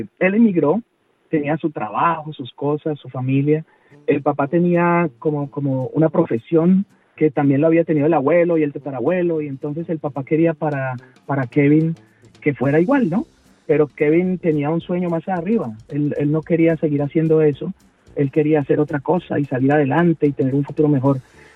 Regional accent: Colombia; now in Australia; En mi caso, soy colombiano, pero ahora vivo en Australia, entonces ahora soy australiano, pero yo no dejo de ser colombiano, mi cabeza está allá. De pronto quiero irme a Colombia, pero ya mis raíces están en Australia.

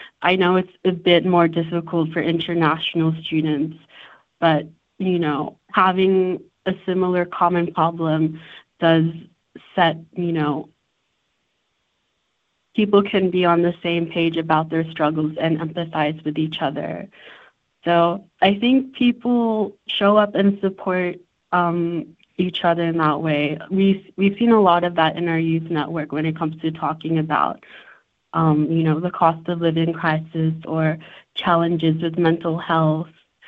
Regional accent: Sydney, New South Wales, Australia; I was born and raised here in Sydney

